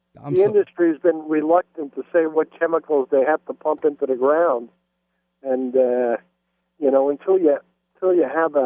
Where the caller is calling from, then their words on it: Yonkers, New York, United States; from Yonkers.